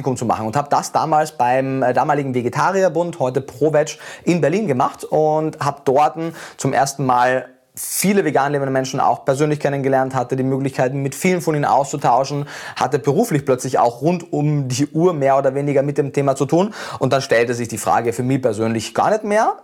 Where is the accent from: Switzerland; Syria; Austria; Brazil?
Austria; Carinthia; born there; also born or lived in Vienna; also ich war ja durchgehend in Österreich, ich bin in Kärnten geboren, habe dann in Wien mein Studium gemacht, das heißt, ich bin innerhalb von Österreich umgezogen